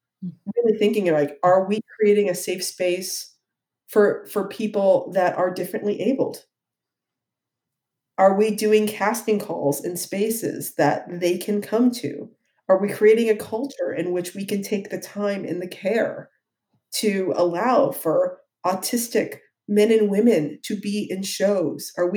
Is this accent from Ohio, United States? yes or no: yes; Ohio, United States; I'm from Ohio. I cried over that 3 days ago.